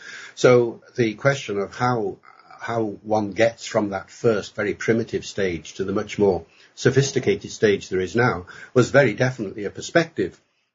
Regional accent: Holyhead, Wales, United Kingdom; I grew up in North Wales, in Holyhead, which at the time in the 1940s was very strongly English speaking and very strongly Welsh speaking.

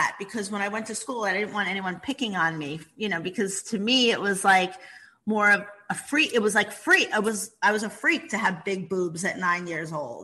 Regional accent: Bronx, New York, United States; But I grew up in the Bronx and it was rough in the Bronx.

